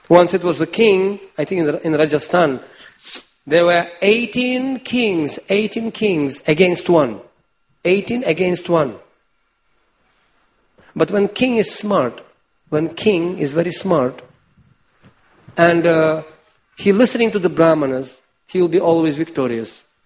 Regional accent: Nepal; We came from Nepal. And in Nepal, is country known as a Gorkha.

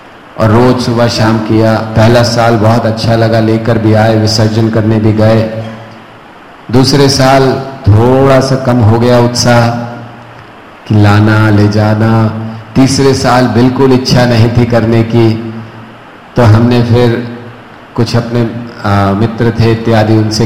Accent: Mumbai, Maharashtra, India; also born or lived in North India; हम उत्तर भारत से हैं, लेकिन हम लोग बॉम्बे में बड़े हुए

